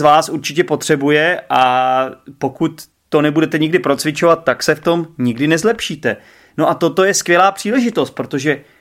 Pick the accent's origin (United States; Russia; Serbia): Russia; Czech is a second language; now in Kolín, Czechia; jsem z Ruska, jsem tady už skoro jeden rok. Učím se česky a poslouchám váš podcast. Bydlím v Kolíně a pracuji v Praze.